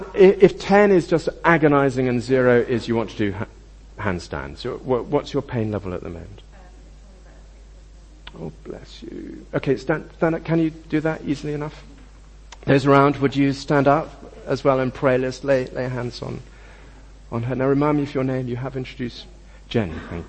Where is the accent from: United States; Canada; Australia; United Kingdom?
United Kingdom; if you're British, and some of us, I imagine, in this room are British, if we are British, we don't want to kind of overclaim.